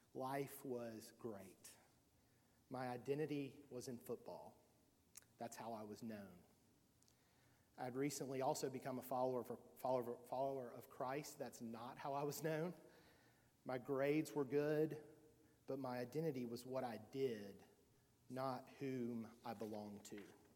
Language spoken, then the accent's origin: English; Southern United States, United States; I'm a Southerner, and as you know, Southerners love stories.